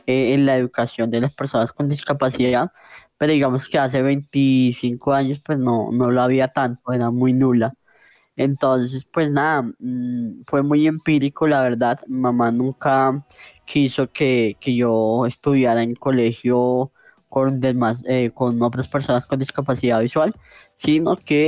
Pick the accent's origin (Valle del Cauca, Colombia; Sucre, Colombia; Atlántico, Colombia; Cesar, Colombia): Valle del Cauca, Colombia; Cali; born there; now in Bogotá, Colombia; Pues nací en Cali Valle, vivo pues hace mucho tiempo aquí en Bogotá.